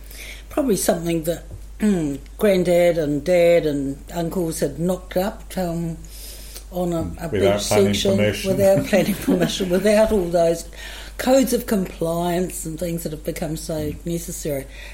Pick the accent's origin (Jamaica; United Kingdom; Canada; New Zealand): New Zealand; Wellington; when I was a child growing up in Wellington, I think almost every family had a beach property